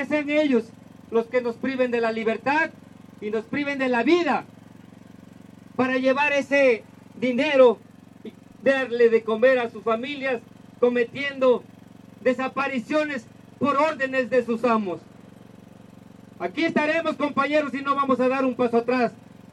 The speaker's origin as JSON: {"language": "Spanish", "country": "Mexico", "said": "estaremos en cualquier maldito punto del país, porque tenemos el derecho como mexicanos."}